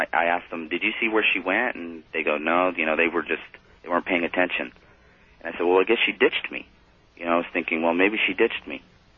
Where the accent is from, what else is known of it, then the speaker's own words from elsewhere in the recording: El Paso, Texas, United States; now in San Antonio, United States; I grew up in El Paso, Texas.